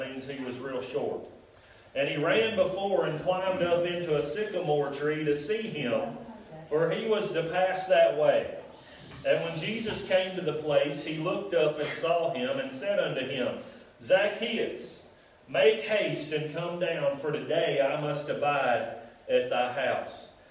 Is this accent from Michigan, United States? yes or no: no; Nashville, Tennessee, United States; I thought back to when I was a teenager. I grew up in Nashville.